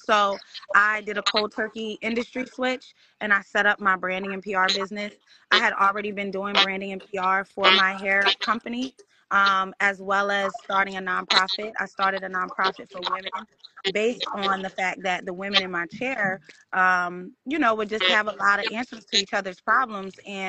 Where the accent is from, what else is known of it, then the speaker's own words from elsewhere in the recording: Philadelphia, Pennsylvania, United States; now in Atlanta, United States; No, so I'm based in Atlanta, but I'm from Philly.